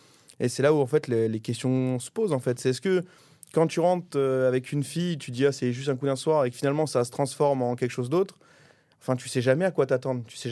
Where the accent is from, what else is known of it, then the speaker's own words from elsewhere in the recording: Provence-Alpes-Côte d'Azur, France; Alors, je suis originaire de la Provence, donc j'adore l'huile d'olive.